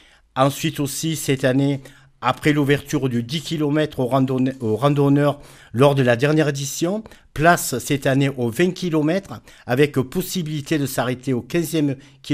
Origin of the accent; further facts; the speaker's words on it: Auvergne-Rhône-Alpes, France; Alors, chez nous, chez nous, en Ardèche, ça monte et ça descend.